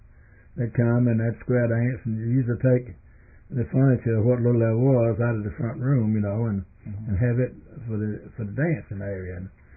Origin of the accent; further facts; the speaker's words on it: Milledgeville, Georgia, United States; Well, I grew up down in Baldwin County, Georgia, little town of Milledgeville.